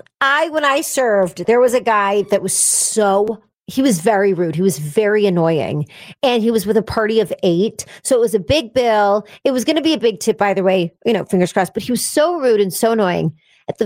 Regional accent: Las Vegas, Nevada, United States; Growing up in Vegas, those women were my role models.

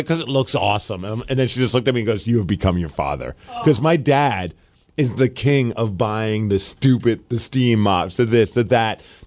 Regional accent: Portland, Oregon, United States; now in Washington, United States; Granted, it wasn't here in Washington where you can't drink. I grew up in Portland

